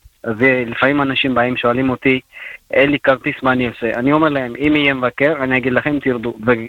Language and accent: Hebrew; Bat Yam, Tel Aviv District, Israel; אני מבת ים.